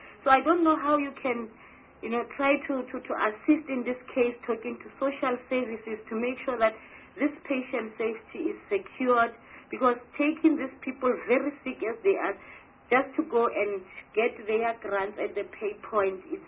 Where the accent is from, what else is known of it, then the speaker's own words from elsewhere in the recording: Mpumalanga, South Africa; I'm coming from Mpumalanga in the area that is called former KwaNdebele area